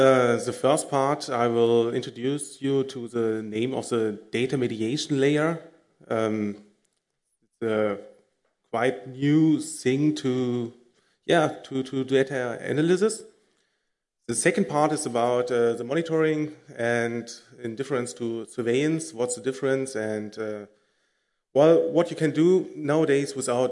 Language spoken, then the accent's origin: English; Cologne, North Rhine-Westphalia, Germany; English is a second language; So I'm from Cologne.